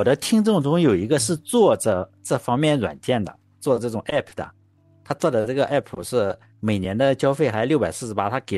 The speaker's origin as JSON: {"language": "Chinese", "town": "Laiwu", "region": "Shandong", "country": "China", "tie": "born or raised there", "said": "他是我老家这里的人，他是山东莱芜人，我们这里都流传着一些他的真真假假的事情。"}